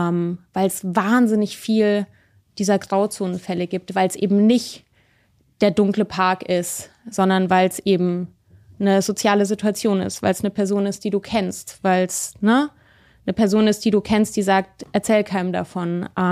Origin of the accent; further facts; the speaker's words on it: Munich, Bavaria, Germany; ich bin ja in München aufgewachsen